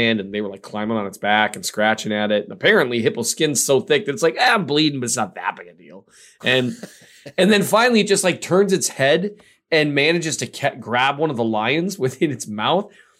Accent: North Dakota, United States; also born or lived in Missouri; Because I grew up in rural North Dakota and Missouri, and I have run from some cows, man.

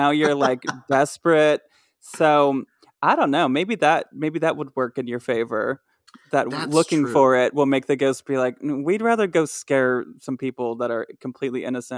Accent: Grand Rapids, Michigan, United States; I actually, where I grew up in Michigan, we had a vanishing hitchhiker kind of ghost, a witch that ate a witch. In an area of Grand Rapids, Michigan.

